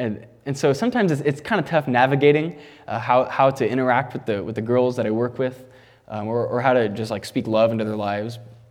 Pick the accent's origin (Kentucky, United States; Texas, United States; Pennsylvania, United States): Texas, United States; San Antonio; now in Spokane, United States; I'm originally actually from San Antonio, Texas, but the Lord brought me up to Spokane to go to Moody Bible Institute there.